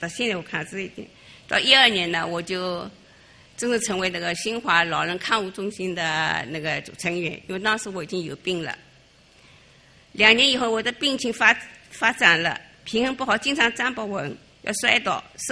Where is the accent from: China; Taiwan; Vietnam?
China; born there; 我出生在大陆，我是一个没有任何宗教信仰背景的一个家庭出生的，